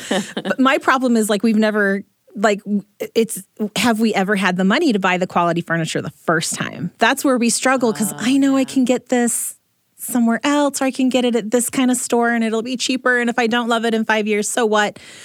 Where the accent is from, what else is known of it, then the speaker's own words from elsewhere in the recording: St. Louis, Missouri, United States; I visited my hometown a couple of months ago. St. Louis is where I was born and grew up mostly.